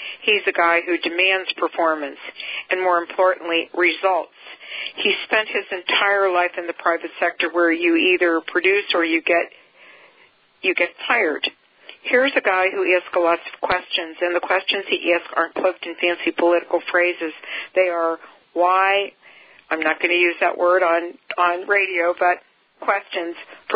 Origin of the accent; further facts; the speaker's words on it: Canada; Admittedly, as a Canadian, this new USMCA is certainly not as beneficial as the NAFTA was for both my country and Mexico.